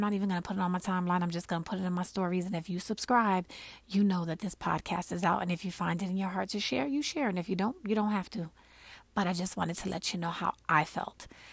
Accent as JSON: {"language": "English", "town": "Brooklyn", "region": "New York", "country": "United States", "said": "Listen, I'm from Brooklyn."}